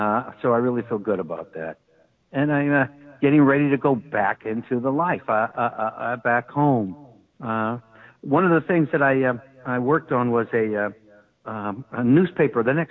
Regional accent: Iowa, United States; now in Los Angeles, United States; And I come from Iowa, you know, so, you know, when we do our Catholic worker thing in Iowa, we eventually run up against industrial agriculture and militarism.

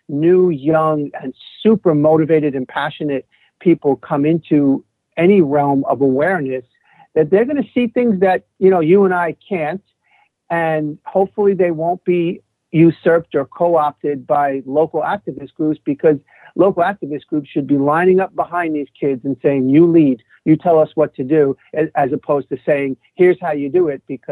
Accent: New York, United States; As a New Yorker, like, I don't own a car, and I'm able to walk or take the subway everywhere.

